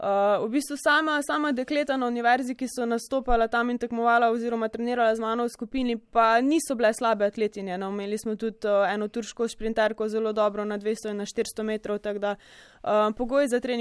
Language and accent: Slovenian; Mozirje, Savinja, Slovenia; glede na to, da prihajam iz Mozirja, v šolo sem hodila v Celje, v srednjo šolo